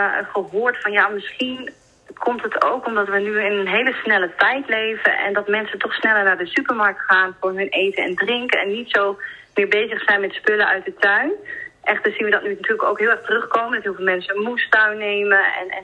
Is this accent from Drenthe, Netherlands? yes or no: yes; Assen, Drenthe, Netherlands; Mijn vriend wel, want ik kom hier zelf niet vandaan. Ik kom zelf uit Assen.